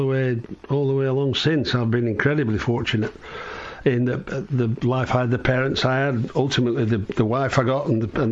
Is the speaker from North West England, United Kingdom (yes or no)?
yes; Heswall, North West England, United Kingdom; born there; But actually, I'm almost a Scouser. I'm the wrong side of the river. I was born in Heswall in Cheshire.